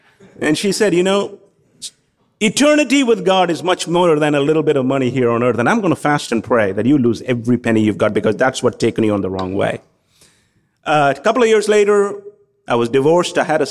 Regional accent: Kerala, India; there were already a bunch of Jewish people who had left Israel and were living in Kerala in my home state.

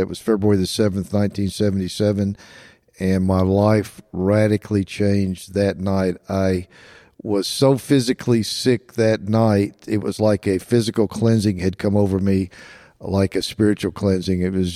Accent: Memphis, Tennessee, United States; born there; also born or lived in Japan / Goose Bay, Labrador / Washington State / Kansas City, Missouri; Well, I was born in Memphis, Tennessee in 1953. I'm 69 years old, and my dad was in the military.

